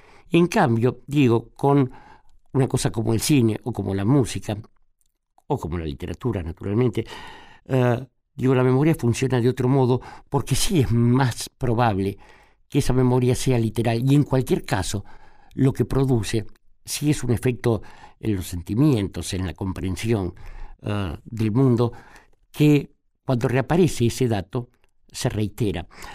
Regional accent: Argentina

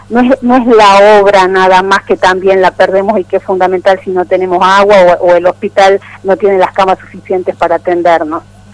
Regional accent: Argentina; ya lo sabemos los argentinos y las argentinas.

